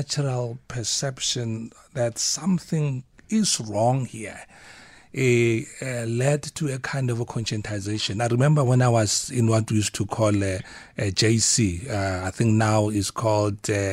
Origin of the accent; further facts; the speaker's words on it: Potchefstroom, North West, South Africa; I could sense and smell as I grew up in Potchefstroom, where I was born, that something was wrong